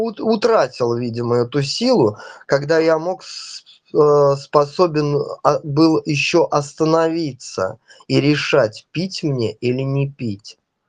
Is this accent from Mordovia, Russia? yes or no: yes; Mordovia, Russia; я алкоголик из Мордовии.